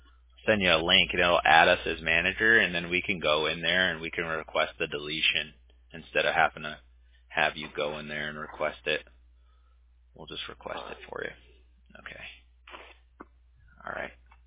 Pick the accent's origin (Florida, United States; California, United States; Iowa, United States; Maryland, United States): California, United States; Huntington Beach; I'm originally from Huntington Beach, so they have these huge like firework shows at the pier.